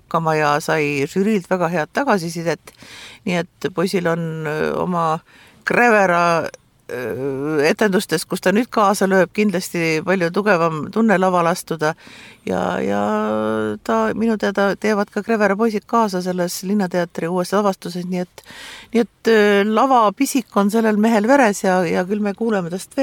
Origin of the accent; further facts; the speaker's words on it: Saare County, Estonia; oleme uhkusega saarlased